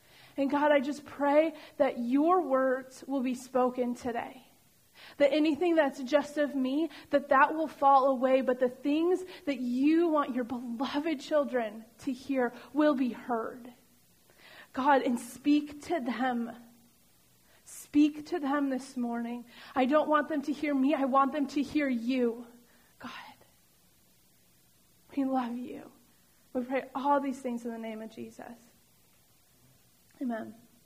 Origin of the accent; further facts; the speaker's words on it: Chicago, Illinois, United States; If you tell people, hey, I'm from the Chicagoland area, or I'm from Chicago, they're like, ooh.